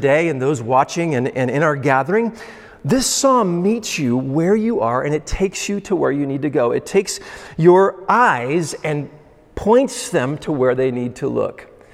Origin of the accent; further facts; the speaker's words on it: California, United States; now in Illinois, United States; I'm from California prior to Illinois